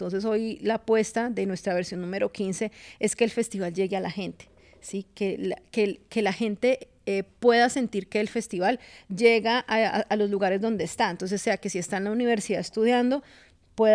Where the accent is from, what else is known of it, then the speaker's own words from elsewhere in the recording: Cali, Valle del Cauca, Colombia; los derechos culturales de los ciudadanos que somos nosotros los caleños